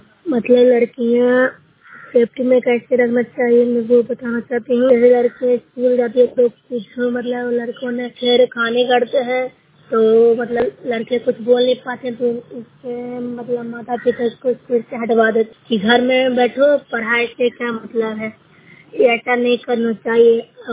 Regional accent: Bihar, India; मेरा बड़ा घर जमा जिला नालंदा के निवासी हूँ।

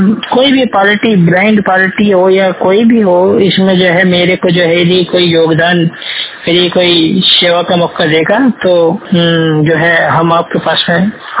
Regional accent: Ghaziabad, Uttar Pradesh, India; मैं गाजियाबाद से ब्लाइंड, मैं गाजियाबाद का रहने वाला हूँ, लगभग 100% ब्लाइंड हूँ।

